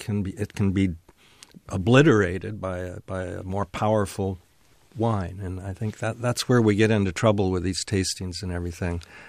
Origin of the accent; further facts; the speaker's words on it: San Luis Obispo, California, United States; I was raised in San Luis Obispo, and in those days there were no vineyards there to speak of.